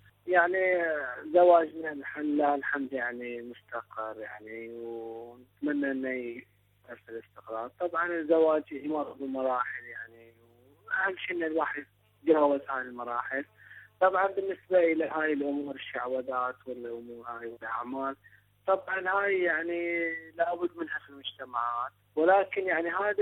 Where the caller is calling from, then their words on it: Bahrain; من البحرين، متزوج لي قرابة 9 سنوات.